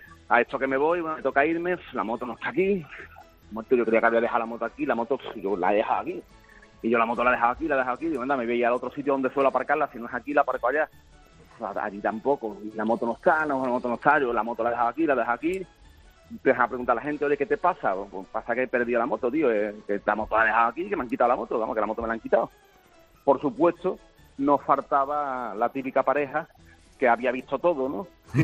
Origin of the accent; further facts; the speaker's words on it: Andalusia, Spain; accent: Andalusian; aunque soy bilingüe, tengo el acento andaluz, claro, tengo el acento español, como que he vivido aquí toda la vida